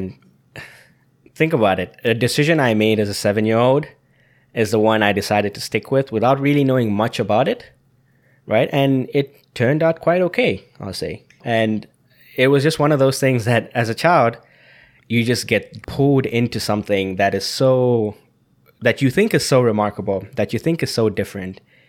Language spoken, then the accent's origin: English; Zambia; Growing up in Zambia at that time, we would go on road trips together over long weekends.